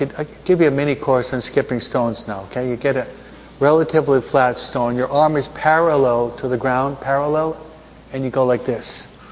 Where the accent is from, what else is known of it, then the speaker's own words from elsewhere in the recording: New York, United States; Being a New Yorker, being brought up and raised in New York on the East Coast, I'm speaking like a New Yorker now